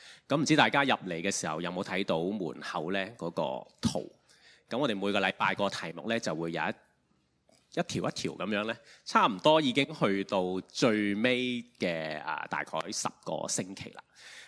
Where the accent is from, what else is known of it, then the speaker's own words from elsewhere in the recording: Hong Kong; born there; 咁佢本身係農民嚟嘅，即係佢細個嘅時候係耕田，但係嚟到香港之後咧，就我喺香港出世啦。咁所以原來呢個身份叫農民工第二代。咁咧細個嘅時候我阿嫲咧就都同我講廣東話嘅，但係佢係客家人嚟嘅，所以咧我就識聽少少